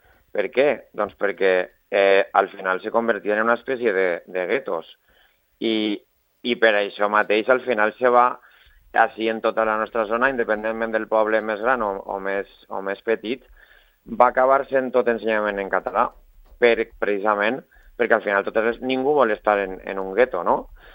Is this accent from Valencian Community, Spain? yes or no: yes; Onda, Valencian Community, Spain; te vaig a posar l'exemple del meu poble, d'Onda